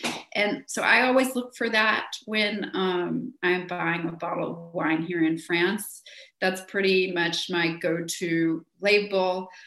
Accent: Asheboro, North Carolina, United States; I'm from Asheboro, North Carolina. So Asheboro is a dry town.

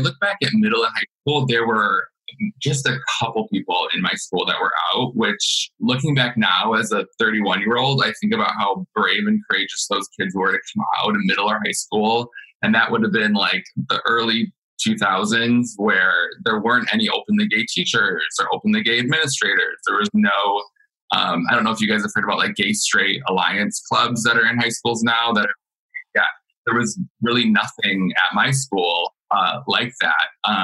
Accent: Clio, Michigan, United States; I am from Clio, Michigan

